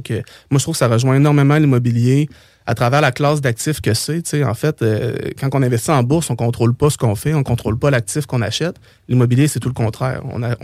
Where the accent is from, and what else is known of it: Saint-Henri, Quebec, Canada; born or raised there